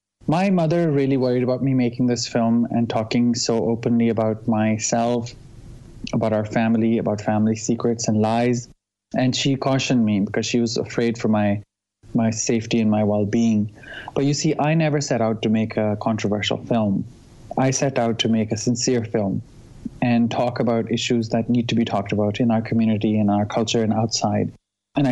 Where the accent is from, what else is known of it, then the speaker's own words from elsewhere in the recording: Pakistan; we come from Pakistan and everyone's pretty much similar looking, different shades of brown, you know?